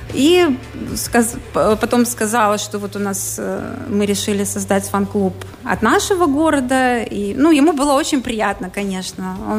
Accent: Daugavpils, Latgale, Latvia; когда они поняли, что я из Даугавпилса

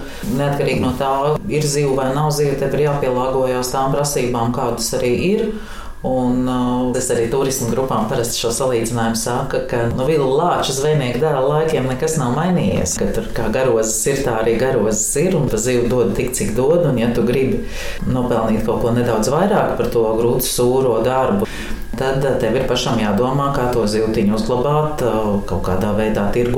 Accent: Liepāja, Latvia; Es esmu liepājniece, bet mums bija dzimtas mājas uz Dunalgas pusi Aizterē, meža vidū, bez elektrības, tā kā mans vasaras pagāja tādā saskaņā ar dabu.

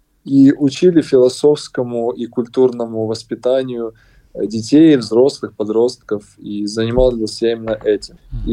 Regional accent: Kharkiv, Kharkiv Oblast, Ukraine; в городе Харьков, откуда я родом

